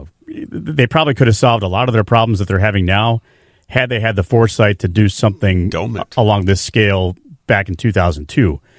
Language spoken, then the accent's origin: English; Glenview, Illinois, United States; I mean, people from Arlington Heights, when I go out of town, and I did the same thing growing up in Glenview. Oh, yeah, I'm from Chicago.